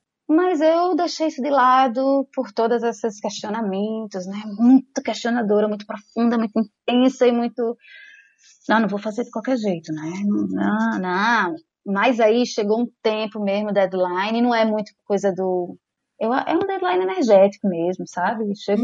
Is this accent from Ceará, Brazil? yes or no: no; Recife, Pernambuco, Brazil; Sou psicóloga, sou de Recife, tenho 43 anos, recém-feitos.